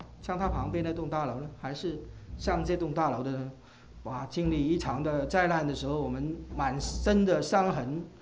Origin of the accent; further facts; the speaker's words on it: Hong Kong; 因为我来自香港所以当然就是留意